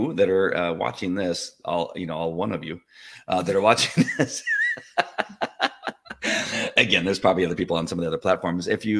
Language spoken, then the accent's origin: English; La Mirada, California, United States; here in California, where I grew up in La Mirada